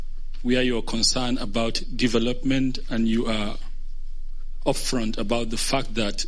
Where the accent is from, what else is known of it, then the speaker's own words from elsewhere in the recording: Kaduna State, Nigeria; Growing up in Southern Kaduna, from Kaduna State, I have seen a lot.